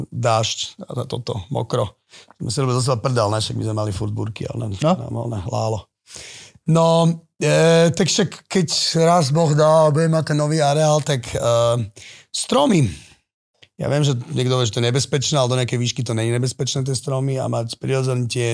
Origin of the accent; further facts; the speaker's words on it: Bratislava, Bratislava Region, Slovakia; Ja som chlapček z Petržalky, vieš.